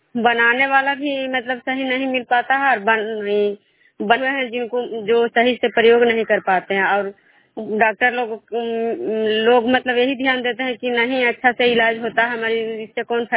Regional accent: Khajra, Bihar, India; विष्णुपुर ग्राम खजरा पंचायत नालंदा जिला नगरनौसा प्रखंड के निवासी हूँ।

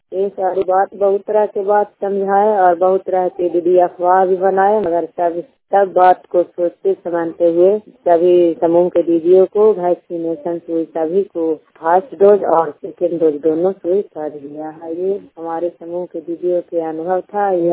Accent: Nalanda, Bihar, India; और गंगासराय प्रखंड और जिला नालंदा के रहने वाली हूँ।

